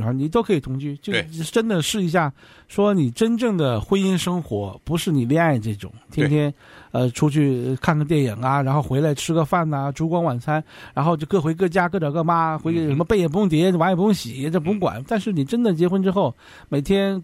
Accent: Shenyang, Liaoning, China; 真的在都不在我们老家沈阳，都在追求外地追求自己的事业

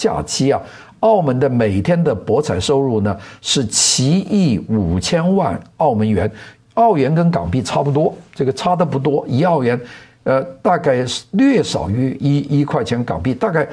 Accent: Guangdong, China; 也就是我们广东人给腾仔

